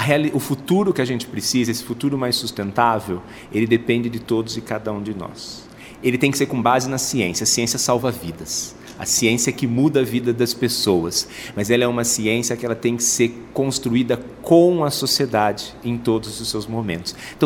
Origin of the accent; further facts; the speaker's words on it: Santos, São Paulo, Brazil; Eu sou de Santos.